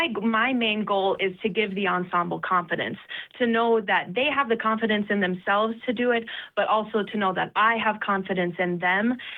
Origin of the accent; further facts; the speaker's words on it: Bismarck, North Dakota, United States; also born or lived in Grand Forks, North Dakota; because I'm originally from Grand Forks, but we moved to Bismarck when I was in third grade, and I joined the children's choir in Bismarck